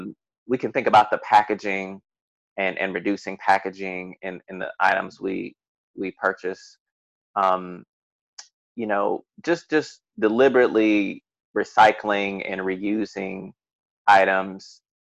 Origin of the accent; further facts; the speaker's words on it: United States; growing up in the United States, you know, I internalized, you know, white supremacy